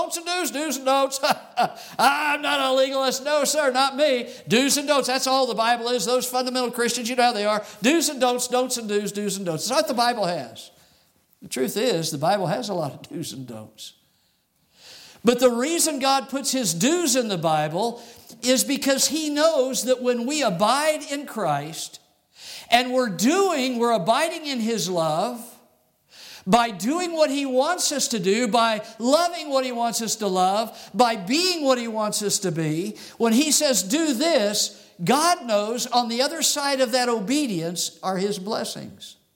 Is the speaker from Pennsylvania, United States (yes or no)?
no; Arizona, United States; also born or lived in Texas; So I grew up in Arizona and then was in Texas for a number of years